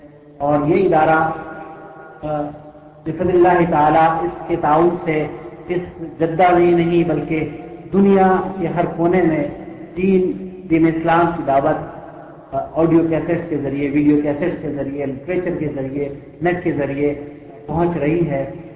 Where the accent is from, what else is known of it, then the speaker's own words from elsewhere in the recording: Deoband, Uttar Pradesh, India; چونکہ میں دیوبند کا رہنے والا ہوں